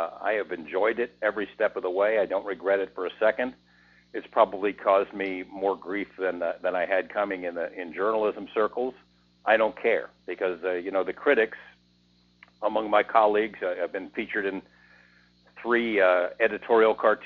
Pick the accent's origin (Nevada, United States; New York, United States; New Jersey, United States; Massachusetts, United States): Nevada, United States; Las Vegas; And in my hometown of Las Vegas, I'm considered a pretty solid reporter.